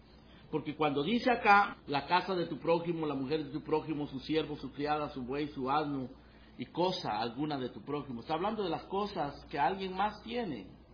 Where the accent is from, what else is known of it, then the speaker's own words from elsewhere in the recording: Guatemala; born there; nací en Guatemala, porque Dios así lo quiso.